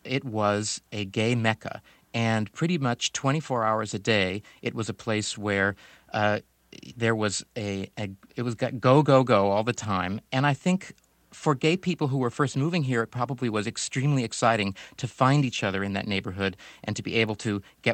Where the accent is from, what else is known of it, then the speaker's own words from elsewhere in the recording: San Francisco, California, United States; when I was growing up in San Francisco in the 60s and 70s, the Castro wasn't even known as the Castro.